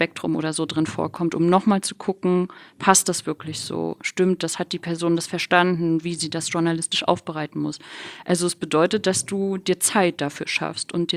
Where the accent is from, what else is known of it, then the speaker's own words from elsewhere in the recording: Rostock, Mecklenburg-Vorpommern, Germany; ich ostdeutschen Migrationshintergrund habe, ich bin halt in Rostock aufgewachsen, bin Ossi